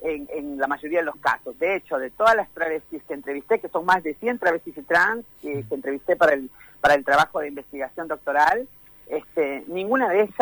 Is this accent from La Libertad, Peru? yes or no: yes; Trujillo, La Libertad, Peru; born there; moved away; Yo nací en Perú, en Trujillo, soy hija de padres trabajadores